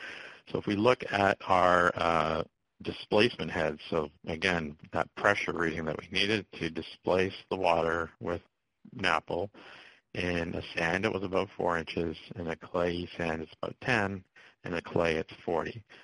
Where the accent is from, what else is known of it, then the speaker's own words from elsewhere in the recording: Canada; now in United States; I'm Canadian, so I have lived in the United States almost 20 years, so my accent and dialect is both.